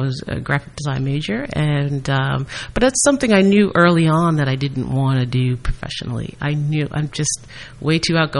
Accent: New York, United States; I'm from New York, so that's okay.

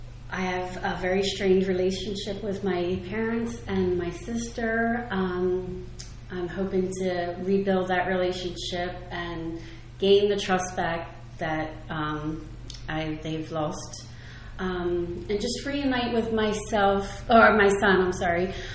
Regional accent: New Jersey, United States; I'm from Salem County.

